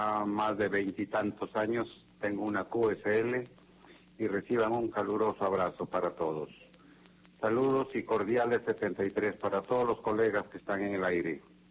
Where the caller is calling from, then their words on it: Chimbote, Ancash, Peru; que le saluda calurosamente desde la ciudad de Chimbote, puerto pesquero en la costa norte del Perú, a orillas de nuestro majestuoso Océano Pacífico.